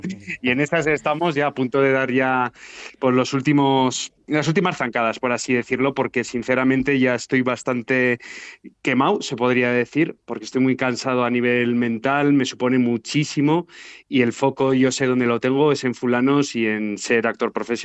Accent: Sangüesa, Navarre, Spain; also born or lived in Pamplona; en Sangüesa, en Navarra, que es donde me he criado, aunque yo nací en Pamplona

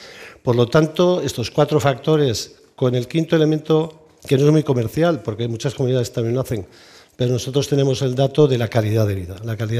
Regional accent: Navarre, Spain; ¿qué nos une como navarros y navarras?

